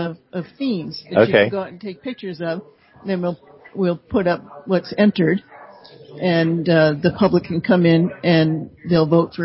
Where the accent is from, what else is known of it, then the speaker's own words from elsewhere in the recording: Palo Alto, California, United States; also born or lived in Chico; now in Weaverville, United States; I'm originally from Palo Alto down in the Bay Area.